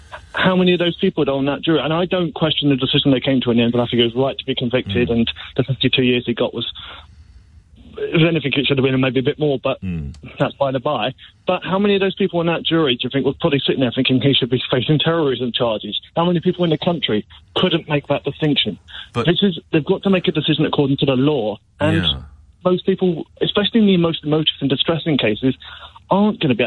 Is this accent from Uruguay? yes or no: no; England, United Kingdom; moved away as an adult; now in Scotland; I'm actually originally from England. I moved up here 8 years ago. And I've got family in England still, so I'm regularly down there.